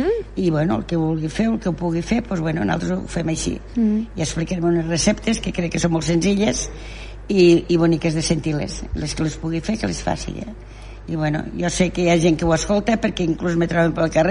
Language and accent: Catalan; Móra la Nova, Catalonia, Spain; now in Móra d'Ebre, Spain; jo soc aquí de Móra, bueno, estic a Móra d'Ebre, però m'he criat a Móra la Nova